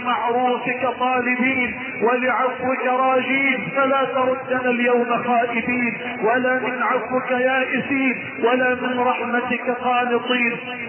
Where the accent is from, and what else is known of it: Egypt